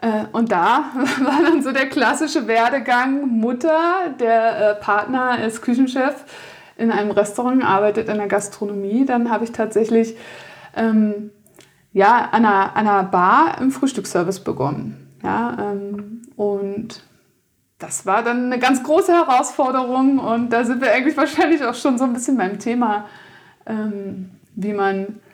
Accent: Berlin, Germany; mich zieht es irgendwie dann doch wieder zurück in meine Heimat nach Berlin.

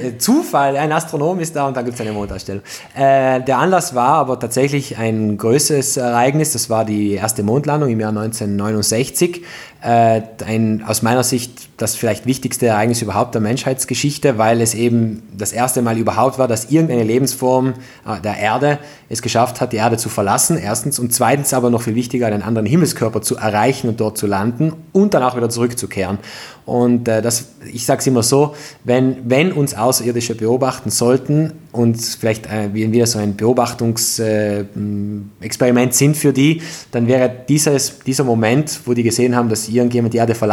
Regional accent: Bolzano, Trentino-Alto Adige, Italy; Direktor vom Naturmuseum Südtirol in Bozen und komme aus Bozen.

